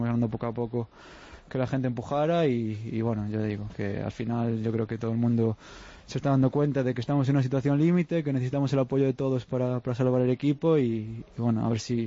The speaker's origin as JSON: {"language": "Spanish", "town": "A Coruña", "region": "Galicia", "country": "Spain", "tie": "born or raised there", "said": "Yo nací aquí en Coruña"}